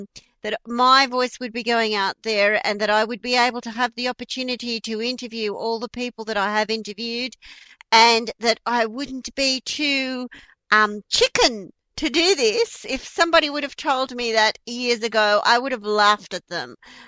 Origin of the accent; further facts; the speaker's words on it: Australia; accent: Australian; please forgive my Australian accent, right? My real Aussie dinky die accent.